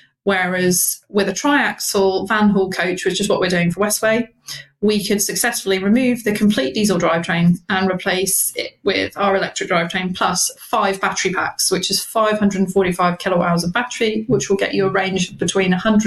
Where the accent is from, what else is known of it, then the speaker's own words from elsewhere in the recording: United Kingdom; Also, what's close to my heart being British is that it is British technology.